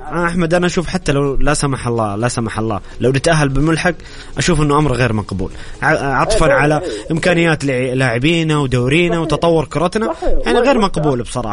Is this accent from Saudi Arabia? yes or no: yes; Saudi Arabia; بس أنا إلى الآن أنا كمواطن سعودي، كمتابع، كمحب للمنتخب